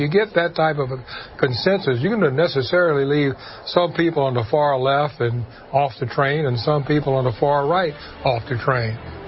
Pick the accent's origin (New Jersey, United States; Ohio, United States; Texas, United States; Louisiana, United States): Louisiana, United States; and I was a Catholic from South Louisiana.